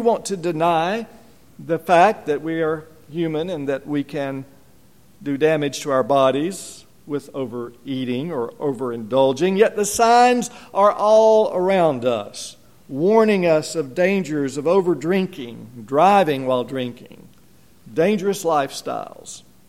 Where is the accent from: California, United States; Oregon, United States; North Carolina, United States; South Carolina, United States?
North Carolina, United States; in the little town of Hudson, near where I grew up in Caldwell County.